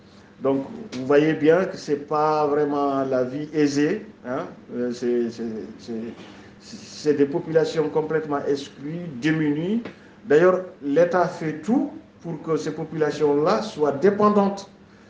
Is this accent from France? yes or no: no; Mauritania; chez nous en Mauritanie